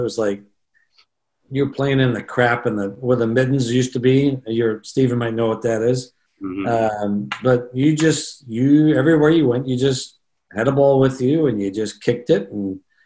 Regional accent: Scotland, United Kingdom; now in Canada; There's like when I came from Scotland, right?

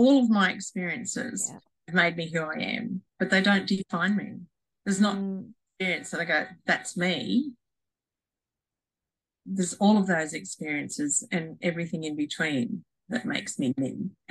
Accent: Queensland, Australia; I grew up in Western Queensland, out, you know, in the bush, basically, and books were my friends.

